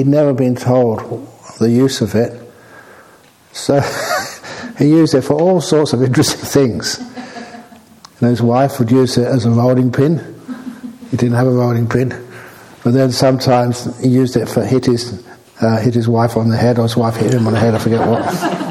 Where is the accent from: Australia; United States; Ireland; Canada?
Australia; I'm an Australian